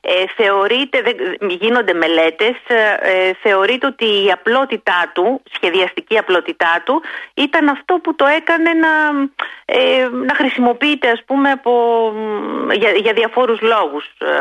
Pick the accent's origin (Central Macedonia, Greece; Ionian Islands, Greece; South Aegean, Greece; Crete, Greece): Ionian Islands, Greece; Lefkada; ξεκίνησα από τη Λευκάδα, από το νησί μου